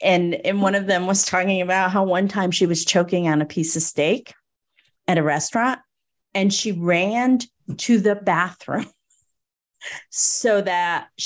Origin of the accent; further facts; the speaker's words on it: Northeast, United States; I was raised in the Northeast.